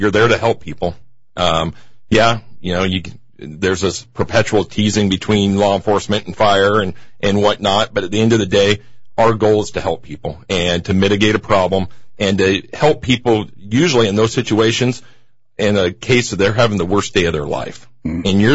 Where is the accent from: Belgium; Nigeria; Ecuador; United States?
United States; Mansfield; Because I like the country life. I grew up in Mansfield, graduated there. I'm a lifelong county resident. You know, I've come from a fifth-generation family of farmers.